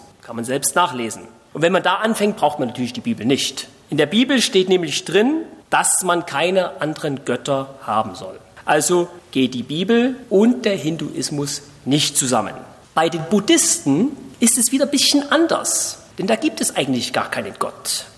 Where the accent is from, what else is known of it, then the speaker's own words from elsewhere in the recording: Saxony, Germany; now in Monheim am Rhein, Germany; Gebürtig stamme ich aus Sachsen. Da bin ich aufgewachsen. Dort ist mein Elternhaus